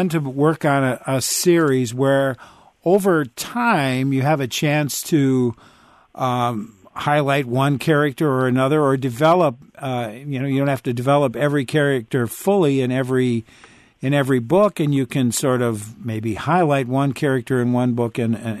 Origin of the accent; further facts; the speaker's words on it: Wisconsin, United States; We're from Wisconsin.